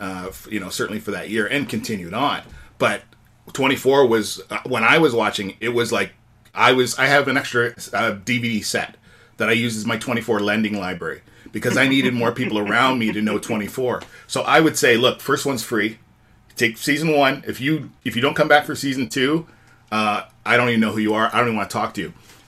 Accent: Canada; it's one of the few benefits of being Canadian is that it's on Disney Plus now.

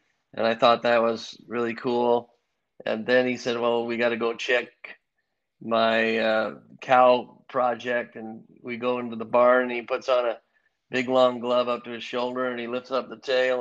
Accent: Ames, Iowa, United States; So, yeah, you can't grow up in Iowa. I grew up in Ames, Iowa, and not wrestle.

